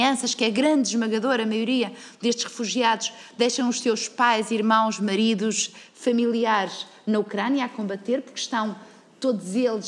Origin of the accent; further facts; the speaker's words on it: Minho, Portugal; diz-se na minha terra, porque eu também sou minhota